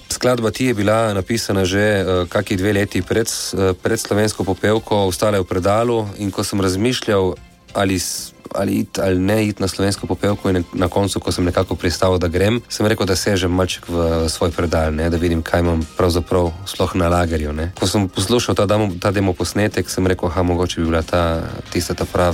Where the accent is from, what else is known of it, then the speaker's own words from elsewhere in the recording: Izola, Coastal–Karst, Slovenia; Ja, poglejte, jaz prihajam iz Izole